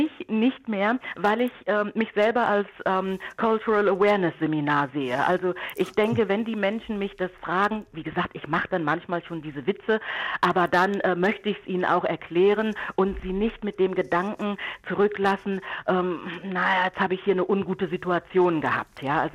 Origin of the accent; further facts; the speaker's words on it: Buxtehude, Lower Saxony, Germany; aus Buxtehude. Dort bin ich nämlich aufgewachsen, in Niedersachsen.